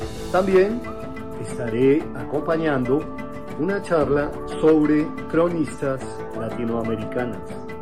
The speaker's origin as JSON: {"language": "Spanish", "country": "Colombia", "said": "Soy escritor colombiano."}